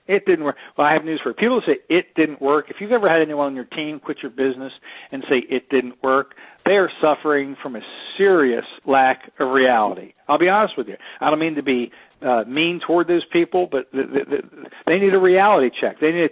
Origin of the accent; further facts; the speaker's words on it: Annapolis, Maryland, United States; now in Tampa, United States; Remember, I live in Tampa, Florida. So if I decided to drive to my hometown up near Annapolis, Maryland, the Baltimore-Annapolis area